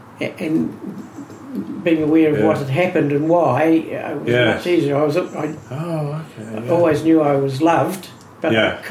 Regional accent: New Plymouth, Taranaki, New Zealand; I grew up in New Plymouth.

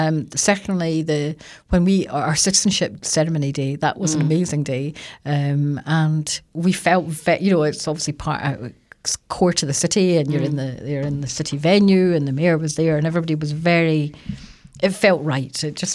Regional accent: Scotland, United Kingdom; and so people are reminding me all the time that I'm Scottish.

